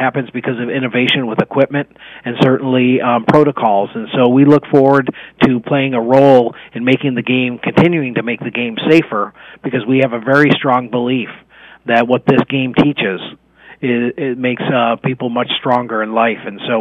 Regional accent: Buffalo, New York, United States; I grew up in Buffalo, so this is a Bills fan saying this

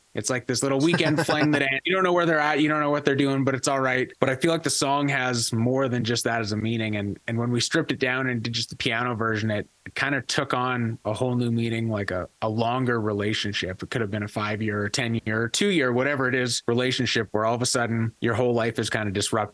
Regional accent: Innisfail, Alberta, Canada; now in Calgary, Canada; Yeah, I grew up in Innisfail, spent my whole life growing up there as a kid, and moved to Calgary, I guess, in would have been 2014 for the first time, and have been kind of back and forth since then. But Calgary's been my home for quite a few years now.

